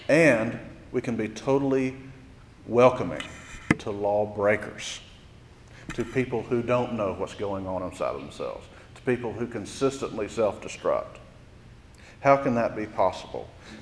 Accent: United States; Well, I need to fix it because I'm an American, and we have a very optimistic stance on our ability to fix things.

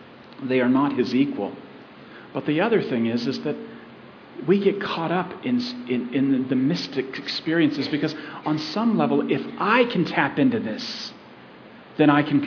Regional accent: Arizona, United States; You know, I grew up in Arizona. I mean, if you've ever gone to Sedona, you'll see what I'm talking about.

